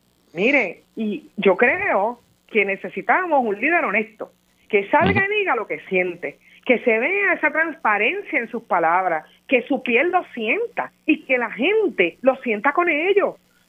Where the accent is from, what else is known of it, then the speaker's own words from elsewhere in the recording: Puerto Rico; Y somos boricuas y somos caribeños.